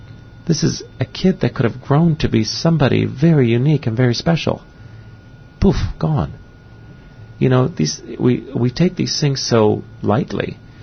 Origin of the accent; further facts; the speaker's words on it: Iraq; I remember I'm from Iraq, and I have many relatives that live in Baghdad, even now.